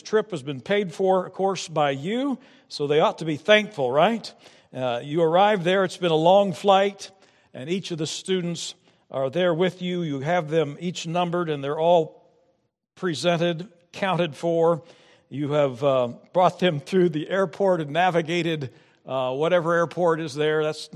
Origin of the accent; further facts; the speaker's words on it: Kansas, United States; In fact, perhaps since I am from Kansas originally